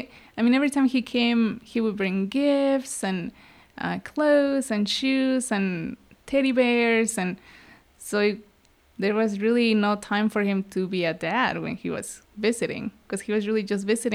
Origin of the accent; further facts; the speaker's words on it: Guanajuato, Mexico; She was a nurse in Mexico, but my dad, he came to the U.S. when I was born.